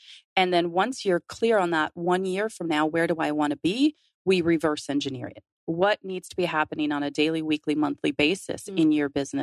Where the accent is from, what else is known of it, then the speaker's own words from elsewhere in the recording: Minnesota, United States; born there; also born or lived in Wisconsin / Illinois; I was born in Minnesota, lived in Wisconsin for a couple of years, and lived outside of Chicago for 10.